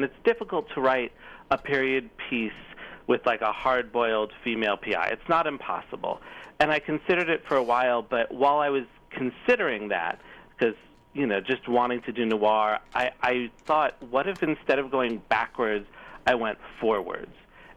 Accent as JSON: {"language": "English", "town": "New York City", "region": "New York", "country": "United States", "tie": "born or raised there", "said": "I mean, I grew up in New York City, so I had that sort of going for me from the start."}